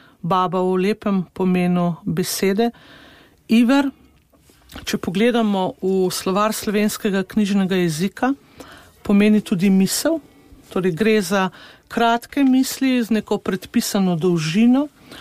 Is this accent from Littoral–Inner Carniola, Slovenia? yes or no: yes; Babno Polje, Littoral–Inner Carniola, Slovenia; prihajam iz Babnega Polja, ni na koncu sveta, je na začetku, je bilo pa življenje težko.